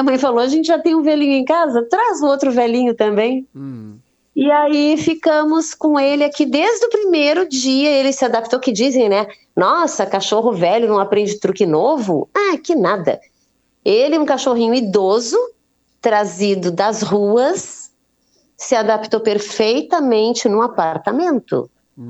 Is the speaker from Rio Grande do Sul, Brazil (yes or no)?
yes; Uruguaiana, Rio Grande do Sul, Brazil; now in Criciúma, Brazil; Eu sou de Uruguaiana, Rio Grande do Sul, e estou desde 2007 morando em Criciúma.